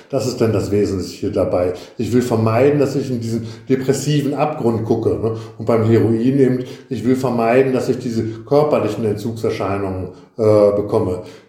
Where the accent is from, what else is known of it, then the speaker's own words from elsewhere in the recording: Verden an der Aller, Lower Saxony, Germany; now in Rhineland, Germany; ja, genau, ich komme aus Pferden an der Aller.